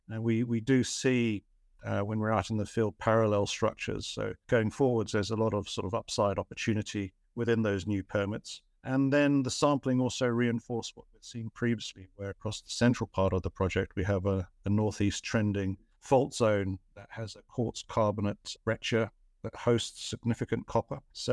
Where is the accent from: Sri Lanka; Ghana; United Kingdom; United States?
Ghana; born there; also born or lived in Botswana; No. I wasn't born there. I was born in Ghana.